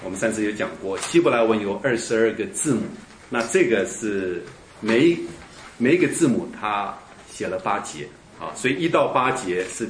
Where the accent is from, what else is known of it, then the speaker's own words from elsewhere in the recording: Indonesia; now in Taiwan; 我从印尼来到台湾，还不晓得说台湾的规矩啊。